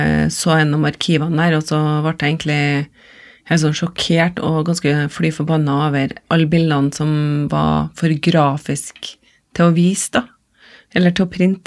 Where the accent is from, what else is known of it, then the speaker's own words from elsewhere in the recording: Trondheim, Trøndelag, Norway; Og jeg har vokst opp i Trondheim, og Trondheimsfjorden, der vi har mye å lære oss.